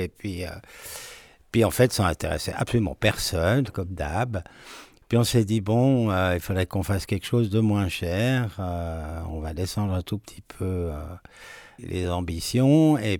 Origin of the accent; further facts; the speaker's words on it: Switzerland; parce que je suis suisse, j'aime bien le travail bien fait.